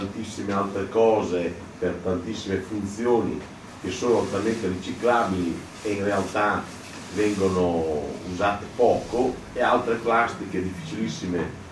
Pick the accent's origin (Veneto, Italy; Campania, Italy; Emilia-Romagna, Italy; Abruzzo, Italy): Emilia-Romagna, Italy; Ferrara; io vengo poi da Ferrara, dove abbiamo inventato il polipropilene